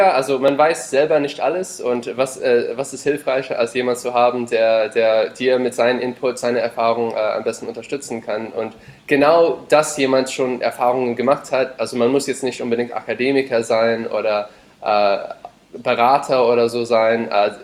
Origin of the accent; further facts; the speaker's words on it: California, United States; now in Germany; seit 6 Jahren in Deutschland, bin Deutsch-Amerikaner, also meine Mom ist Deutsch, mein Vater ist Amerikaner. Bin, wie gesagt, in Kalifornien aufgewachsen.